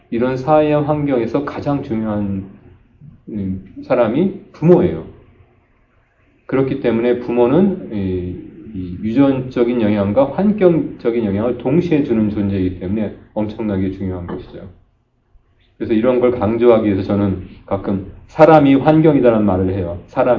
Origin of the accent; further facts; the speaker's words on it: Seoul, South Korea; born there; 서울에서 태어났다고 그러면 나를 설명할 수 있는 게 별로 없는 것 같은 느낌이 들어요.